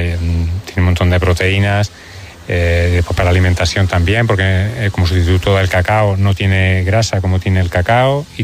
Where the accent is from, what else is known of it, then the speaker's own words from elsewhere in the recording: El Hierro, Canary Islands, Spain; Soy del Hierro